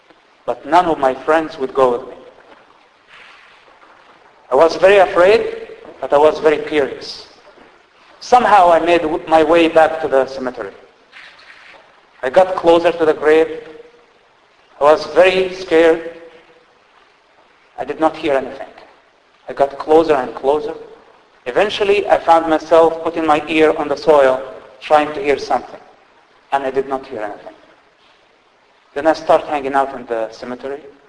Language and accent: English; Palestine; English is a second language; Growing up in the Palestinian territories, I had also political and national reasons.